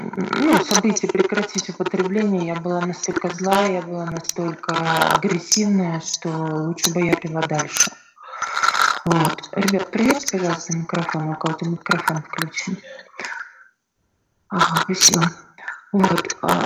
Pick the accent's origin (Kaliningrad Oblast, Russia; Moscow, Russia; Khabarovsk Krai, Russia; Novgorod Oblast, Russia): Novgorod Oblast, Russia; Veliky Novgorod; О себе я женщина, мне 39 лет. Я родилась и живу в Великом Новгороде